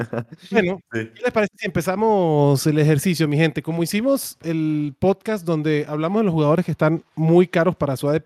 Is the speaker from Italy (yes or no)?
no; Venezuela; accent: Venezuelan; saco mi acento venezolano y que los venezolanos hablamos rapidísimo y no nos entienden nada.